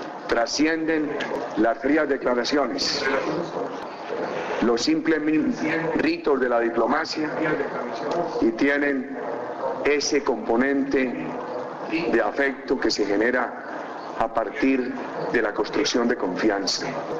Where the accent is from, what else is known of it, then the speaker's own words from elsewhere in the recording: Colombia; Sentí mucha emoción como colombiano